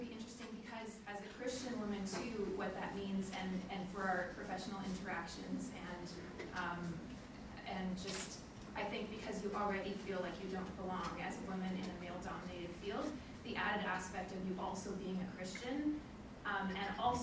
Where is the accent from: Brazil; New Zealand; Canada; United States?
Canada; Vancouver, British Columbia; I'm from Vancouver, and I've been involved in women in data science.